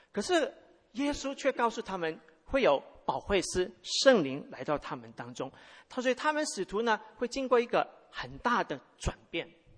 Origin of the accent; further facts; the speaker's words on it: Hong Kong; 我一年级的时候，我是从香港长大，我一年级的时候开始学英文哈